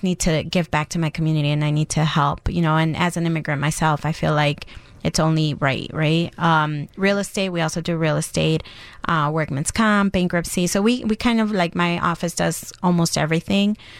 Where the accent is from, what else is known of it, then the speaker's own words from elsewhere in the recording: Chicago, Illinois, United States; also born or lived in Mexico; I actually grew up here in Chicago. I was born in Mexico, came here when I was like 6 years old, and I've been here ever since. So I grew up in a little village. So I'm a Chicago girl, for sure.